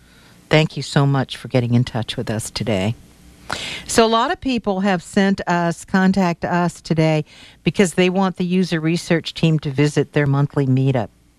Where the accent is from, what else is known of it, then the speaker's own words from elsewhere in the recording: Canada; As a Canadian seller on ebay.ca, the new collections are not available to me to create.